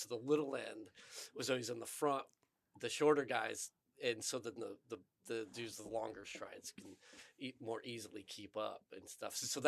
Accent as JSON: {"language": "English", "country": "United States", "tie": "born there", "said": "it's a shame when we were growing up that this idea that I was born in America wasn't enough of an identity factor for me to feel American."}